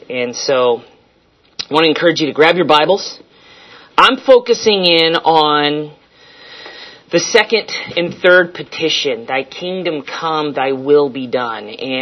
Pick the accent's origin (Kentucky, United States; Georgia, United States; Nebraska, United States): Nebraska, United States; Scottsbluff; It was significant to me growing up in the Midwest because at a young age